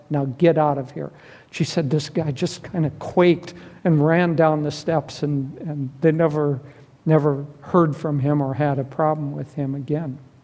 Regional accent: Minnesota, United States; So it was I grew up in Minnesota, so probably conversation was slightly above average, you know, in our household.

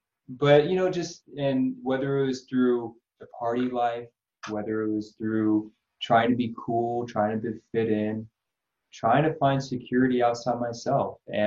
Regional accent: Belmont, California, United States; I came through Palo Alto, so I grew up in Belmont, actually, right down the street from you.

